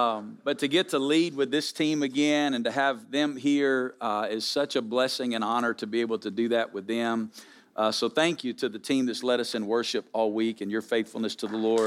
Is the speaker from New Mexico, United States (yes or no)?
no; Alabama, United States; moved away as an adult; now in Las Vegas, United States; I grew up in Alabama. There's nothing multi-ethnic about Alabama. We are not known in history from Alabama for our racial and ethnic progress. That is not my state's historical reality.